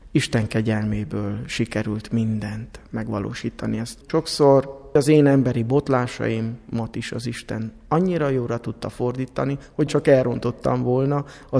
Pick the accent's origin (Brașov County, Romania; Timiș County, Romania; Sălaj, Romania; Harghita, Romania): Brașov County, Romania; Apața; Brassó megyéből, Apácáról.